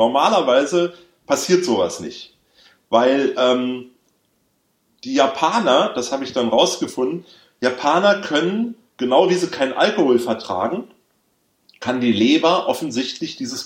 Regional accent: Berlin, Germany; damals ist ja noch, stand ja die Mauer noch, ich bin ja in West-Berlin aufgewachsen.

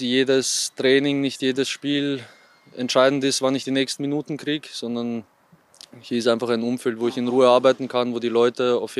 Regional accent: Vienna, Austria; now in Linz, Austria; 23 Jahre alt, Stürmer für Blau-Weiß Linz und seit Sommer eigentlich in Linz. Ja, bin ursprünglich aus Wien.

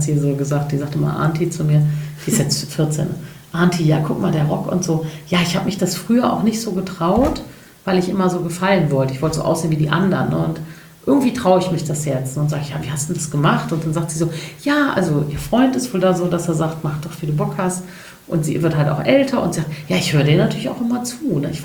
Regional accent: Cologne, North Rhine-Westphalia, Germany; Ich bin ja Kölnerin

